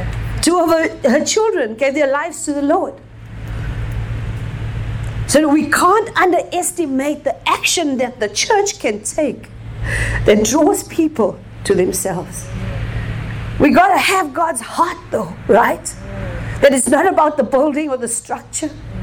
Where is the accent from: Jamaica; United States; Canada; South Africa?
South Africa; I'm South African. This is a common term in South Africa.